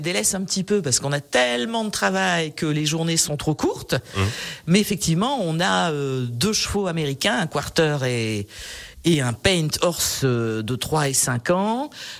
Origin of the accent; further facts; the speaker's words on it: Nice, Provence-Alpes-Côte d'Azur, France; je suis niçoise, donc moi, les sports de montagne, je ne connaissais pas.